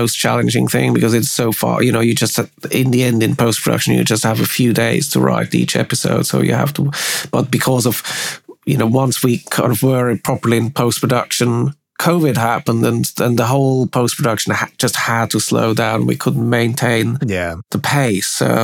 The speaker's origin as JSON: {"language": "English", "region": "Zurich", "country": "Switzerland", "tie": "born or raised there", "said": "I grew up in Zurich in Switzerland."}